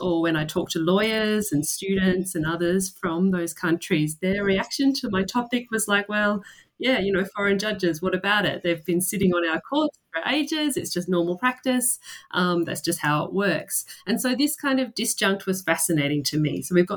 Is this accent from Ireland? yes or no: no; Australia; I'm from Australia.